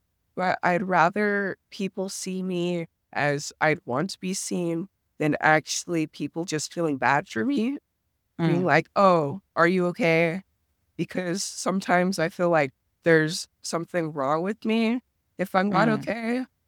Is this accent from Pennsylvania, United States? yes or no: no; Utah, United States; I'm the only Black person in my family. And already growing up in Utah, there's not a lot of diversity.